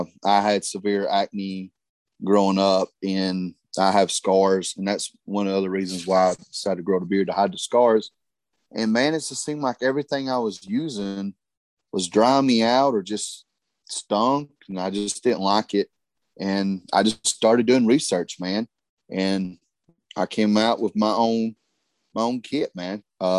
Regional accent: Harlan, Kentucky, United States; moved away as an adult; now in Dalton, United States; I live in Dalton. I am from Harlan, Kentucky.

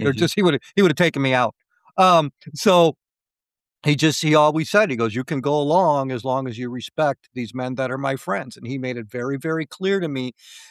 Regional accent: Chicago, Illinois, United States; now in Heyworth, United States; So I'm in Illinois. Okay. Yep. So I was born and raised in Chicago. I survived that. And I moved to the middle of the state in a little tiny town called Hayworth. That's where I live now.

